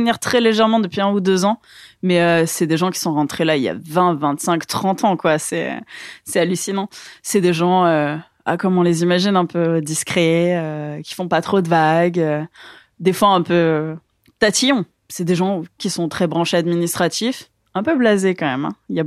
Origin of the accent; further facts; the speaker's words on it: Southern France, France; Moi, j'ai principalement grandi dans le sud de la France.